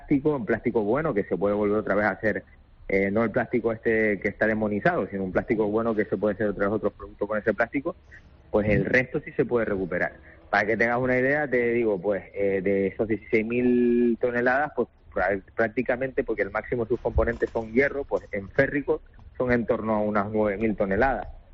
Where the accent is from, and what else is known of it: Canary Islands, Spain